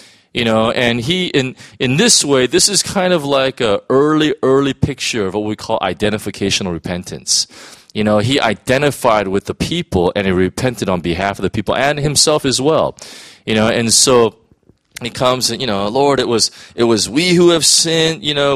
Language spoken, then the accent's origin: English; United States; You know, I'm American, and so we just had midterm elections, right?